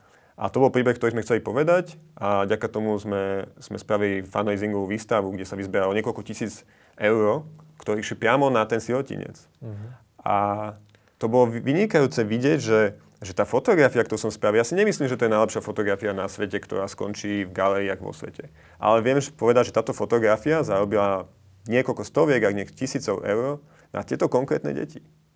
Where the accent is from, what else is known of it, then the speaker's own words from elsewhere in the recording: Bratislava, Bratislava Region, Slovakia; Ja som chlapec z Bratislavy, ktorý 10 rokoch utekal pred náckami